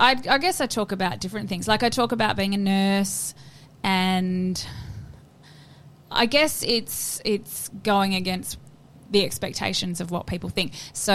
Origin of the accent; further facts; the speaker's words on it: Bruce Rock, Western Australia, Australia; Well, I'm originally from WA. Like, I am originally from Bruce Rock.